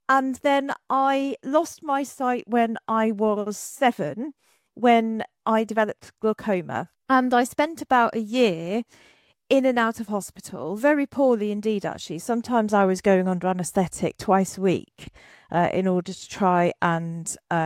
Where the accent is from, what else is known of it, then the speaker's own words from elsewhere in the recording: North West England, United Kingdom; I'm from Lancashire